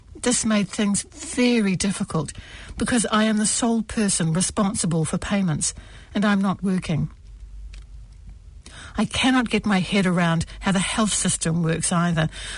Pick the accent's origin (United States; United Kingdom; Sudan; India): Sudan; moved away as an adult; also born or lived in Chad; now in New Zealand